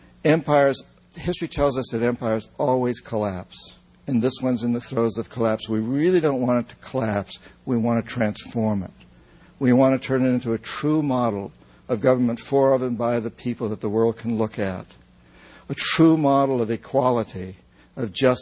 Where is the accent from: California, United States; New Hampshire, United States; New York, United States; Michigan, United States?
New Hampshire, United States; And I had no idea growing up in New Hampshire